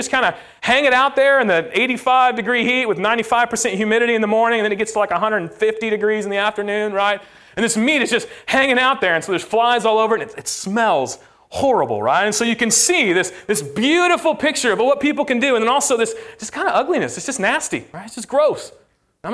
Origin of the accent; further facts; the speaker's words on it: Lawton, Oklahoma, United States; I grew up in Lawton, Oklahoma. Anybody know where that is? You get extra bonus points if you do. Awesome. That's where I grew up.